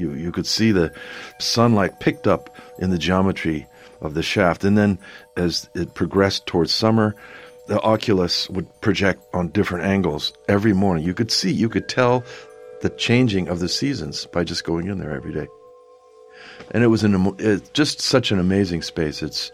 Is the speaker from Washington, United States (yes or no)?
yes; Washington, United States; born there; I was born in the Olympic Peninsula, on the Kitsap Peninsula, across from Seattle. It's a sort of a hard scrabble, not very cultured place